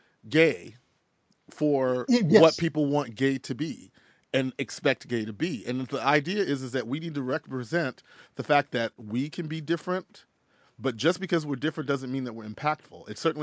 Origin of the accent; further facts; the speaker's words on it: Texas, United States; I am from Texas. I remember, you know, that's the same state that they dragged that poor black man on the back of that truck.